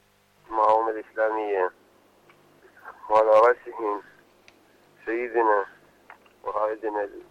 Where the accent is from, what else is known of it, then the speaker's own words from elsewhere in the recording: Bahrain; من البحرين.